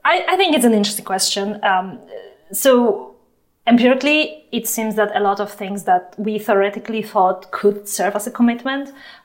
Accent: Poland; So I'm from Poland. Poland's part of NATO.

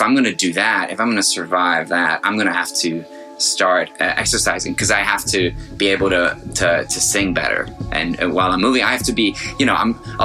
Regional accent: Norway; English is a second language; moved away as an adult; now in Los Angeles, United States; I just turned 38. I reside in Los Angeles. I've lived in America for 15 years, and the last 6 months I have returned to my home country, Norway.

